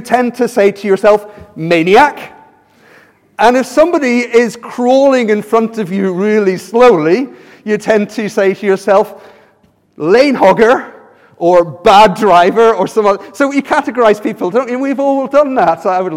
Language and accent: English; Leeds, Yorkshire and the Humber, United Kingdom; I was born in Leeds, and so I'm kind of a northerner. I know my voice maybe doesn't give that away, but that's where I came from.